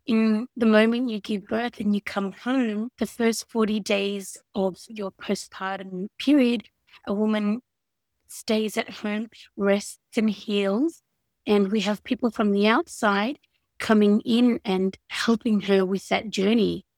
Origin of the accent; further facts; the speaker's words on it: Melbourne, Victoria, Australia; I was born and raised in Melbourne. My parents are originally from Turkey, so they've migrated here about 50 years ago. Brought up as a true blue Melbournian, and I am married to a Singaporean